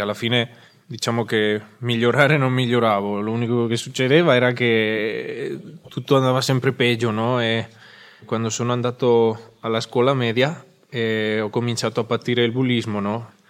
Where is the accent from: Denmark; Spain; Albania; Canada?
Spain; Italian is a second language; Sono spagnolo, ho 23 anni